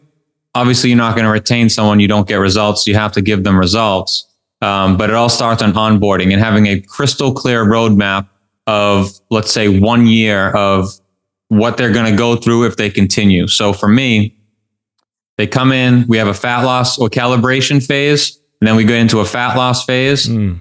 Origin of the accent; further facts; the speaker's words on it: Boston, Massachusetts, United States; now in Miami, United States; I'm from Boston, but I live in around Miami now.